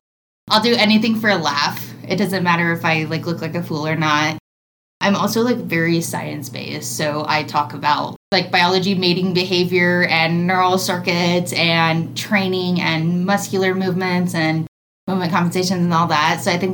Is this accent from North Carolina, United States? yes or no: no; Phoenix, Arizona, United States; now in Denver, United States; I'm living right outside of Denver, Colorado. Originally from Phoenix, Arizona, so I'm from a hot state to a very cold state.